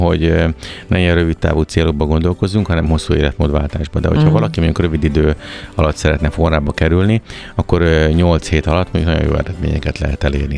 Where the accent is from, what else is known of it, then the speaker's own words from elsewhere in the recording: Délegyháza, Pest, Hungary; now in Budapest, Hungary; vidékről, mely Délegyházáról származom, onnan kezdtem az egészet, és felkerültem ugye Pestre